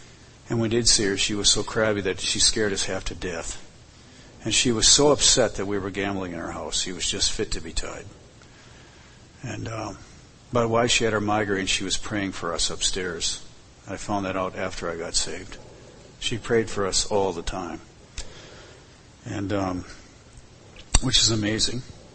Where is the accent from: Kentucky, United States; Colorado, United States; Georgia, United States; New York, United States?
New York, United States; Hamburg; also born or lived in Buffalo; I was born in Buffalo, New York. We moved to a suburb called Hamburg. I attended a parochial school called St. Mary's by the Lake